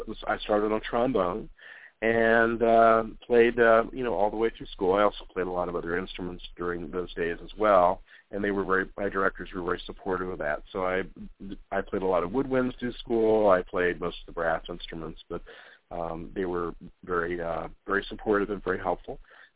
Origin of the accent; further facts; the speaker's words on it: Bradenton, Florida, United States; Well, I grew up in Florida, in Bradenton, actually, and a lot of my friends were involved in band.